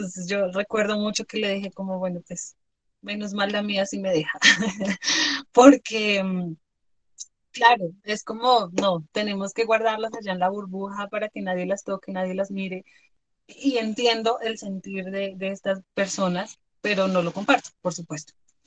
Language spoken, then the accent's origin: Spanish; Bogotá, Colombia; also born or lived in Cauca; Yo nací en Bogotá, pues acá en Bogotá, viví acá como hasta los, no sé, 8 años tal vez. Luego me fui a vivir al Cauca y regresé ya cuando tenía 17 años.